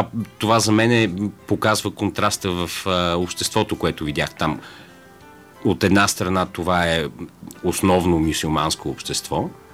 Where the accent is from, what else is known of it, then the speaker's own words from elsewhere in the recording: Sofia, Sofia City, Bulgaria; now in London, United Kingdom; Естествено, роден съм в София, тук съм израсъл, не живея тук от години, но естествено съм свързан с София и България като цяло. Лондон съм избрал за свой дом.